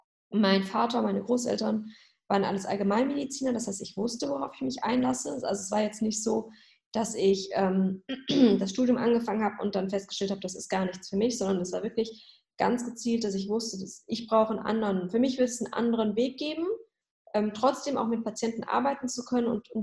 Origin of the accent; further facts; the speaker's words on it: Mülheim an der Ruhr, North Rhine-Westphalia, Germany; Ich bin 32 Jahre alt, ich bin geboren in Mülheim an der Ruhr, dort auch aufgewachsen.